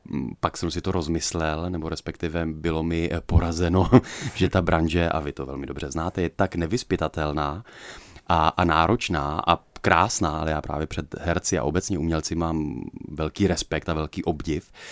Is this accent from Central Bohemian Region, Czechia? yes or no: no; Ostrava, Moravian-Silesian Region, Czechia; now in Prague, Czech Republic; já teda jako rodilý Ostravák, tak se snažím taky trošku z té Prahy výjíždět